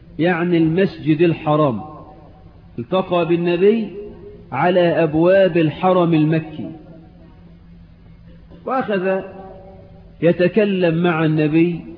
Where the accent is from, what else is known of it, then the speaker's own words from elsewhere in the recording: Egypt; وكلنا كمصريين في ميزان